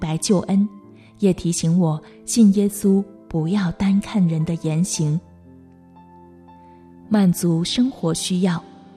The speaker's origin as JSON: {"language": "Chinese", "country": "China", "tie": "born or raised there", "moved": "as an adult", "lives_now": "Hong Kong", "said": "我在国内出生和成长，自小接受无神论和进化论教育，"}